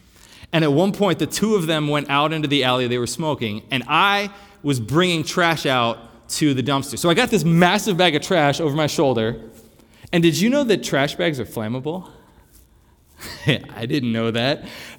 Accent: Pennsylvania, United States; I can say that because I'm from Pennsylvania.

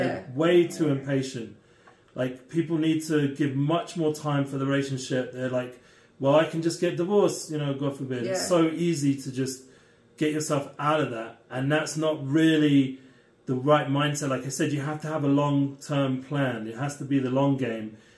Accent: England, United Kingdom; I'm coming from England, a bit more like cold-hearted

